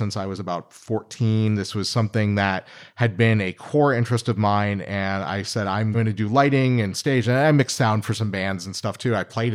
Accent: Virginia, United States; I grew up in Northern Virginia. So I grew up just a few miles east of Dulles Airport.

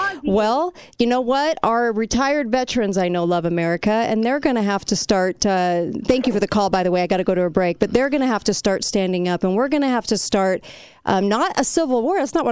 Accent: California, United States; I'm not California from whence I came. Okay, I was born in California. I grew up in California, but I did not take California with me here.

